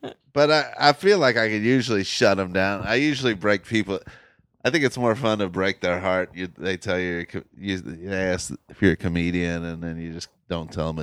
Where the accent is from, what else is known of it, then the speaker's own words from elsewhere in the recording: Cincinnati, Ohio, United States; Well, I grew up in the Cincinnati area.